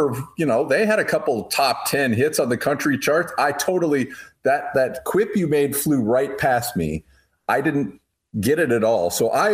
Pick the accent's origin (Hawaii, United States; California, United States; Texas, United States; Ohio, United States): Ohio, United States; Now, I want to point out, I'm from Ohio.